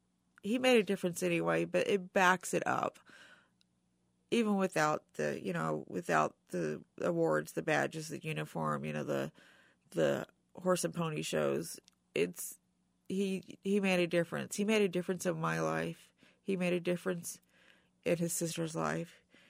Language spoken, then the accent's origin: English; United States; I'm patriotic. I'm an American. I'm pro-troop.